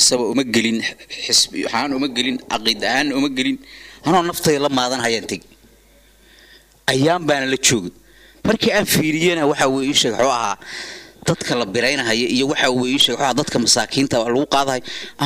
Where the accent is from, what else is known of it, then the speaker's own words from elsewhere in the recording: Mudug, Somalia; born there; afgarashada Al-Shabaab la iga yaqaanaana waa … waxaan ku dhashay Mudug